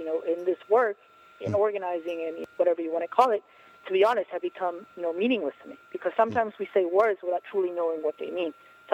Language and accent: English; Mexico City, Mexico; And so I'm from Mexico. I'm from Mexico City.